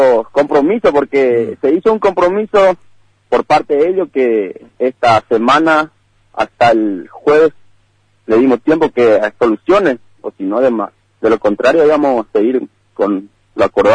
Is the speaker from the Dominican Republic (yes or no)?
no; Argentina; nosotros también nos merecemos esta parte como ciudadano argentino